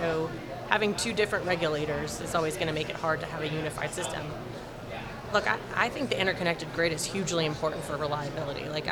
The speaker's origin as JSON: {"language": "English", "region": "Utah", "country": "United States", "tie": "born or raised there", "said": "I grew up in Utah, so I'm usually very fond of the Wasatch National Forest, but I've spent most of my adult life in and around D.C."}